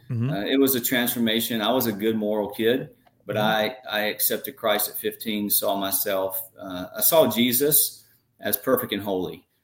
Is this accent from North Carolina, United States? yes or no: yes; North Carolina, United States; moved away as an adult; also born or lived in Southern California; moved to Southern California from North Carolina. So you'll know my accent is not, yeah. Not a Washingtonian